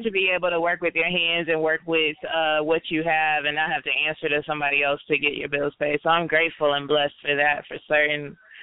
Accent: Dallas, Texas, United States; I'm from Dallas, born and raised. I'm 26 years old.

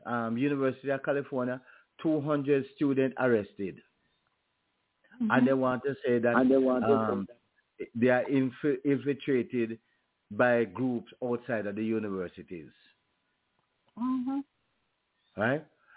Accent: Jamaica; And the whole university at the West Indian campus was in turmoil because students, we as Jamaican students were in solidarity with our Grenadian students.

